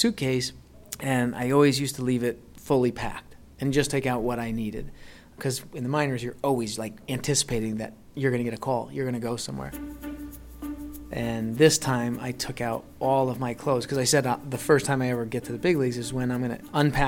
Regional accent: Guilford, Connecticut, United States; now in Branford, United States; I'm running for state senate, I grew up here in Guilford, I live in Brantford

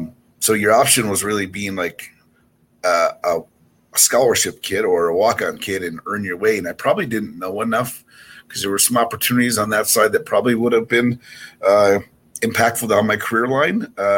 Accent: Eau Claire, Wisconsin, United States; But so growing up in Eau Claire, I was able to play hockey, baseball, and football as a young man all the way through high school.

